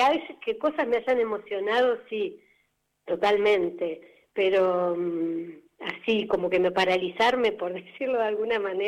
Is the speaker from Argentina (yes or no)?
yes; Buenos Aires, Argentina; born there; nací en Núñez